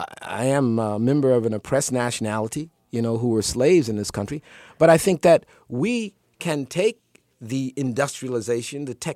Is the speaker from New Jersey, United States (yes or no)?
yes; Newark, New Jersey, United States; born there; I was born in Newark.